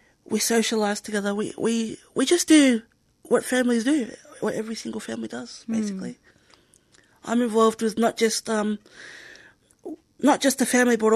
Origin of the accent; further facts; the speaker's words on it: Australia; Growing up in Australia most of my life